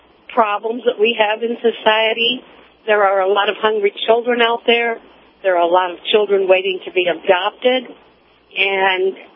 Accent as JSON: {"language": "English", "region": "Midwest", "country": "United States", "tie": "born or raised there", "said": "I was raised in the Midwest on a farm."}